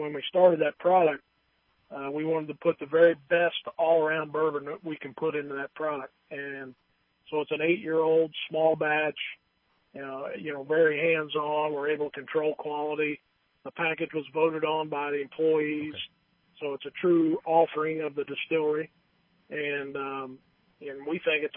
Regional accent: Kentucky, United States; Well, I'm from Kentucky. I've got family that was in the distilling business, and I went to college at the University of Kentucky.

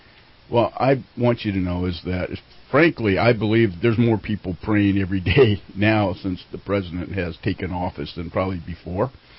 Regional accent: United States; if there's anything that I, as an American, would concentrate on

